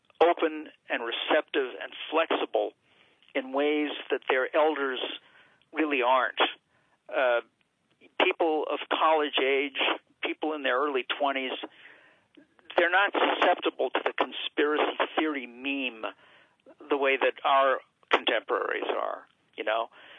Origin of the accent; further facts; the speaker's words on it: New York, United States; And I'm a New Yorker. I've been watching this guy forever.